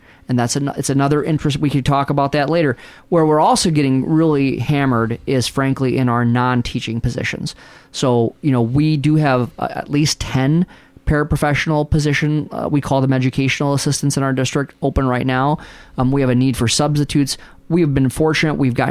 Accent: New York, United States; I tell people all the time that I am from New York.

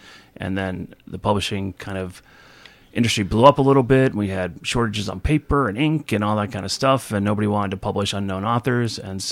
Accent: Massachusetts, United States; moved away as an adult; also born or lived in Oregon; I grew up in Massachusetts, about 10 minutes from where the Patriots play football. Was there for the first 20 some odd years of my life. I went to college at UMass Amherst, ended up going to law school out in Oregon

